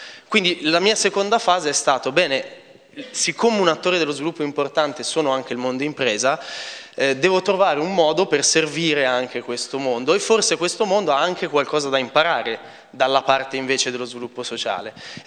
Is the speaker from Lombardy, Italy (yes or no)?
yes; Milan, Lombardy, Italy; moved away as an adult; now in Florence, Italy; Sono nato a Milano, sono vissuto a Milano fino ai 19 anni e sono emigrato a Firenze nel 2002, quindi un anno dopo la caduta delle torri.